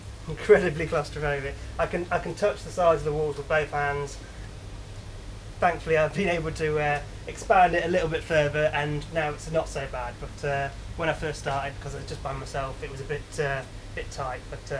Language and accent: English; East Midlands, United Kingdom; I'm from Lincolnshire and I wanted to do something for the local town